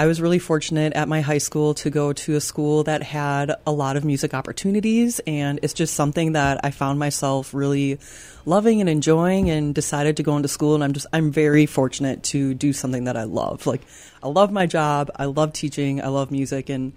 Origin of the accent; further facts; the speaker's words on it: Chippewa Falls, Wisconsin, United States; I'm from Chippewa Falls, Wisconsin, and I graduated from UW-Stevens Point.